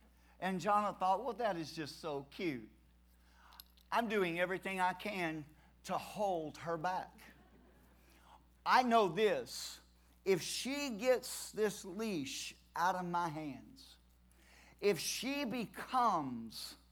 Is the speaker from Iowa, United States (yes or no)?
no; Sweeney, Texas, United States; So, I grew up in Sweeney, Texas. Salute. In Sweeney growing up, I had dogs.